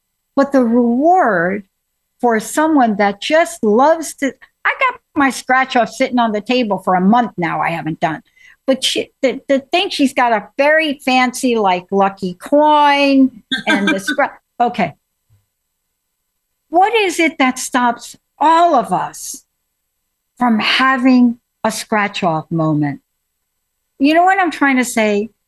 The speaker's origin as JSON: {"language": "English", "region": "New Jersey", "country": "United States", "tie": "born or raised there", "said": "And we grew up in New Jersey, which I think was one of the first lottery states."}